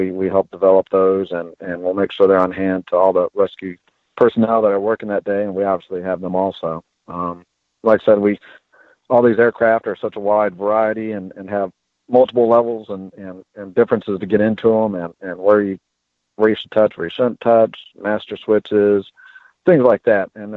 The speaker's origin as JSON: {"language": "English", "town": "Charlotte", "region": "North Carolina", "country": "United States", "said": "I'm from Charlotte, which is NASCAR country."}